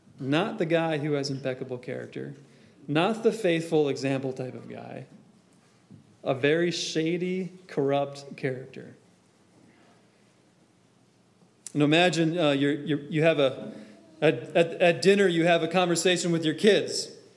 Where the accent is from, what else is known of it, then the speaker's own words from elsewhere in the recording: Wisconsin, United States; So we grew up in Wisconsin, and we would go to Michigan, and we'd pass through Illinois.